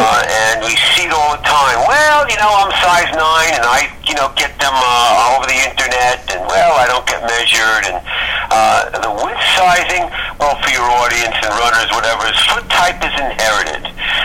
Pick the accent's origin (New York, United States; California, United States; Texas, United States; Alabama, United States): New York, United States; accent: New York; now in Chicago, United States; You know, I grew up in New York, and I do work once a week on keeping my New York accent, even though I've been in the Chicago area for like 40-something years.